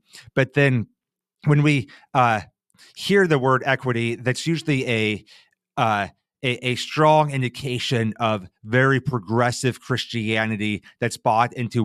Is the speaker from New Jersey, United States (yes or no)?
no; Nebraska, United States; You know, I grew up farm in Nebraska